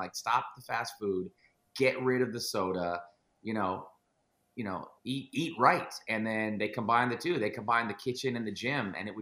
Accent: California, United States; now in Seattle, United States; And I say that respectively because I'm from the Bay Area, as you are.

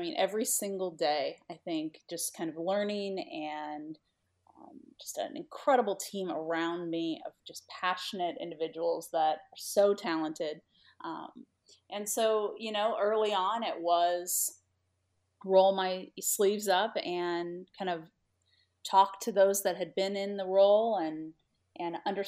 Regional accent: Valparaiso, Indiana, United States; growing up in Valparaiso, Indiana, where basketball is really a way of life

